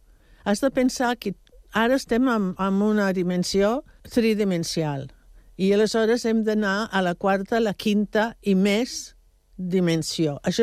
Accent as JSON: {"language": "Catalan", "region": "England", "country": "United Kingdom", "tie": "born or raised there", "said": "la meva infància a Anglaterra, que vivia al camp, el meu pare era teixidor, i jo vivia en un ambient d'arbres"}